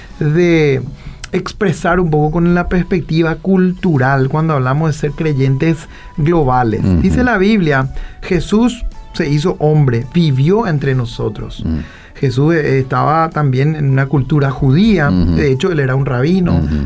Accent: Paraguay; Nosotros como paraguayos, por ser creyentes

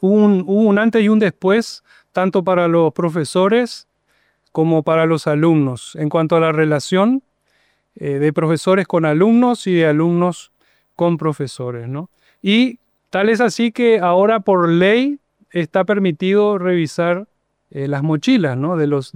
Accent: Montevideo, Uruguay; moved away as an adult; now in Paraguay; soy uruguayo de Montevideo y allá por el 2002 vine a hacer un voluntariado, a trabajar en Coronel Oviedo con niños trabajadores de la calle, un voluntariado y ahí encontré para mi media naranja paraguaya y una preciosa mujer paraguaya con quien estoy casado ya más de 20 años.

